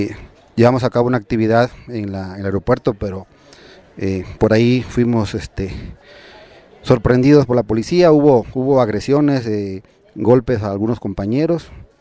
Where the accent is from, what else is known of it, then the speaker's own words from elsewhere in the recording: Chiapas, Mexico; Bien, yo soy de Chiapas.